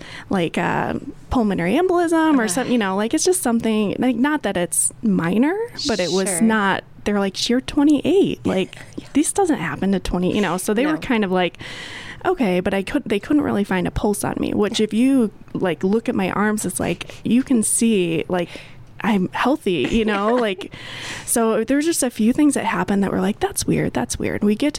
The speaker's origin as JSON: {"language": "English", "region": "Michigan", "country": "United States", "tie": "born or raised there", "moved": "as an adult", "lives_now": "Colorado, United States", "said": "I grew up in Michigan and moved out to Colorado about 12 years ago now."}